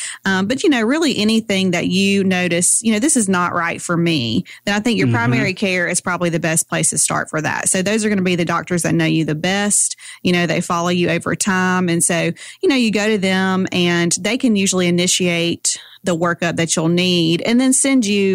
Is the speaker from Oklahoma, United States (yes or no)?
no; Kinston, Alabama, United States; also born or lived in Birmingham, United States / Mobile, United States; So I'm from Kinston, Alabama, which no one ever knows. So Enterprise Dothan is usually the closest place anyone's ever heard of.